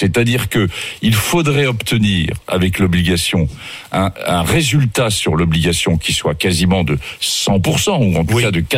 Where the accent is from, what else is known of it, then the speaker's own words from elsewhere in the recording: Auvergne-Rhône-Alpes, France; je suis originaire du Cantal, vous le savez. J'en connais dans le Cantal